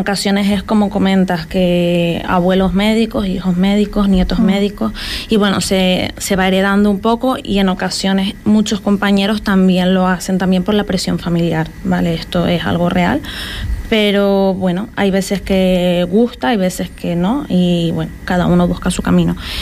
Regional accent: Canary Islands, Spain; moved away as an adult; Me costó entrar, la verdad, yo soy de Tenerife

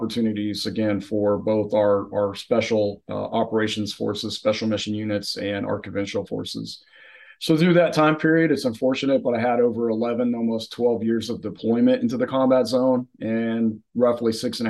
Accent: Indiana, United States; I'm from Indiana.

